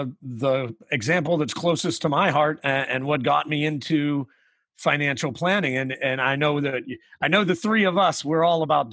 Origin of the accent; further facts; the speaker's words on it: West Virginia, United States; I grew up out in West Virginia, out in the middle of a small little mountainous region, you know, on a dirt road. I grew up out on a dirt road.